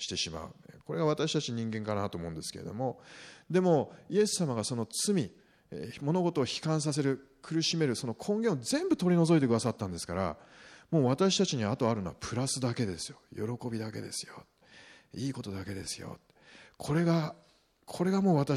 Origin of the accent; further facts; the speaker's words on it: Kawasaki, Kanagawa, Japan; 私の実家はですね、まあ川崎で町工場をやっていましてね